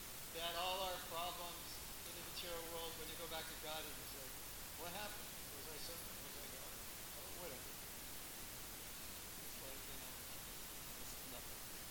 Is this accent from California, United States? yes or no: yes; California, United States; and I'm from Southern California. That was the first time in my life I saw snow.